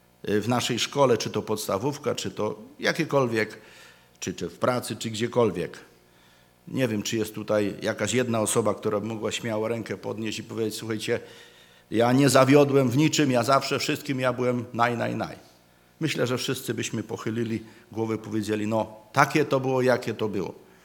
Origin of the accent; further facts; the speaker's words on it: Silesian Voivodeship, Poland; Myślę, że wywodzimy się z takiego narodu, który są Ślązacy, oni są tacy, no, zamknięci, nie lubią się wyrażać i tak dalej.